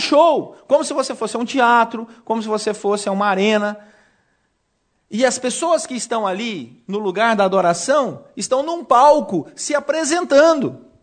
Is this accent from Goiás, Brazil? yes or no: yes; Goiás, Brazil; Falei só para me exibir, que eu sou natural de Goiás. Terra boa